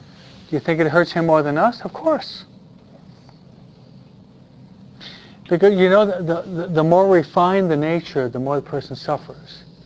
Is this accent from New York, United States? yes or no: yes; New York, United States; Simply my pace is, I'm a New Yorker, and it's difficult to overcome